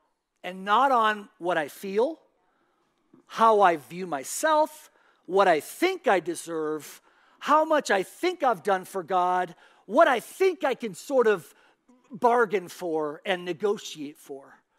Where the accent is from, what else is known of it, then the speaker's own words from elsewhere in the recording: Spain; I heard that all the time growing up in Spain.